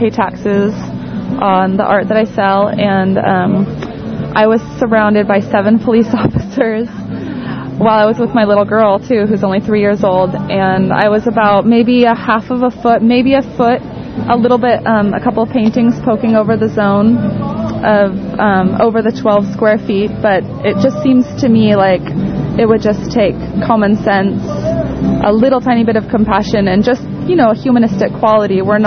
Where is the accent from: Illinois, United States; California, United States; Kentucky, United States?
California, United States; Santa Cruz; I am born and raised in Santa Cruz, and I am a painter. I'm an artist.